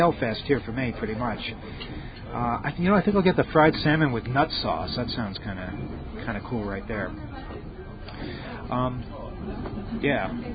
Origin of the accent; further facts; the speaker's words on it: United States; I'm not allowed into North Korea at all because I'm an American. It's just one of the downsides to being an American.